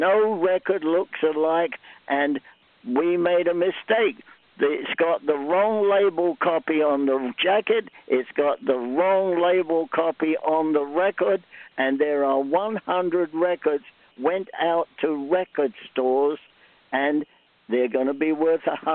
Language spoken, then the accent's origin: English; England, United Kingdom; now in United States; I'm a born-again American, because I arrived January 26th in 1953. I came from England, and then I will be 62 years old.